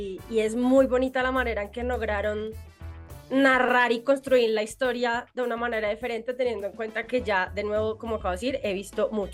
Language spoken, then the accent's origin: Spanish; Colombia; uno como colombiano también está acostumbrado a un montón de cosas